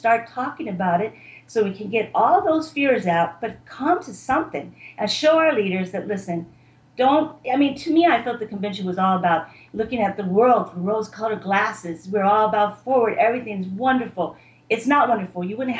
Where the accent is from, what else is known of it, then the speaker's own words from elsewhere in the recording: United States; I can't get a mammogram because I'm an American